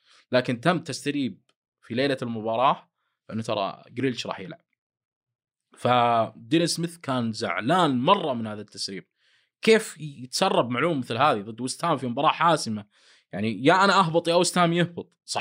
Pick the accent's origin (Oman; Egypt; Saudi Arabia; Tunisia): Saudi Arabia; ترى انا ممتازين في لعبه الفانتسي احنا كسعوديين